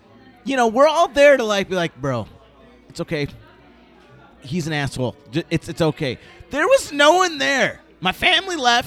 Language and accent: English; New York, United States; even Rebecca, who was solid girl from Fairport right next to my hometown, knew the people that, you know, own the deli that I used to work at growing up.